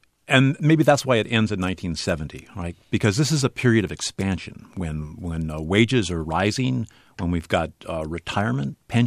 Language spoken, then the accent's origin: English; California, United States; I had always wanted to write about where I grew up in the East Bay